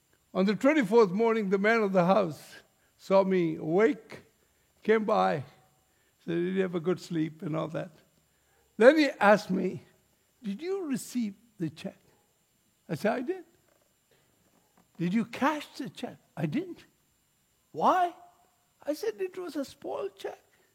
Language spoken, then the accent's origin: English; Malacca, Malaysia; moved away as an adult; I come from originally from Malaysia. I come from the very town the Cape Malays came from, Malacca, Malaysia.